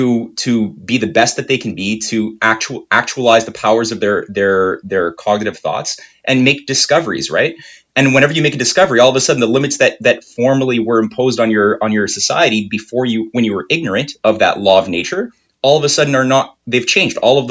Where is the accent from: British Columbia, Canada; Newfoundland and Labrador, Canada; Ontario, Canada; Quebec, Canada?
Quebec, Canada; first language French; English is a second language; It's French. I'm from Quebec. We use French.